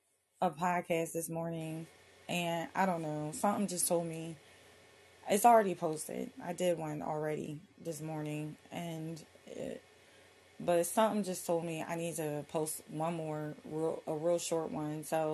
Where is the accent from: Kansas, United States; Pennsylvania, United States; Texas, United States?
Pennsylvania, United States; Philadelphia; I'm from Philly. And my whole life, like I'm 46, so my whole life growing up in Philly, there was a Baptist church, a Catholic church, and a mosque on every corner